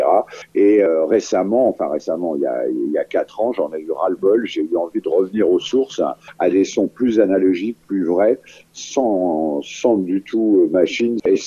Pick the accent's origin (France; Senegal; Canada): France; Paris, Île-de-France; Moi, je suis un vrai parisien. Voilà. Je suis né à Paris, un peu par hasard, parce que mon père était militaire.